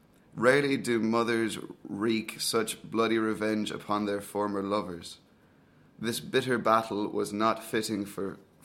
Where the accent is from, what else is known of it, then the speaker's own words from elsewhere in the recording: Galway, Connacht, Ireland; also born or lived in Sligo; I'm from Galway originally. I lived there for the majority of my life, living in Salt Hill, which is quite a middle-class area of Galway City.